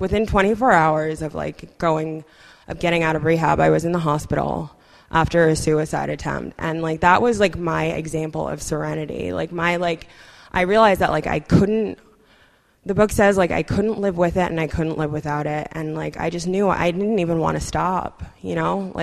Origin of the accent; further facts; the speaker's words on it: Brooklyn, New York, United States; I grew up in Crown Heights, mostly, well, it's black and Hasidic Jewish, but. I went to school in Park Slope.